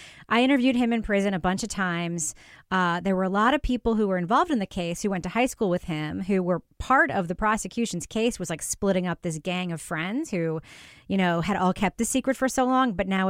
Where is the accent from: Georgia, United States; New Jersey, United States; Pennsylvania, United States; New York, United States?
New York, United States; growing up in New York, I remember a lot of crime stories.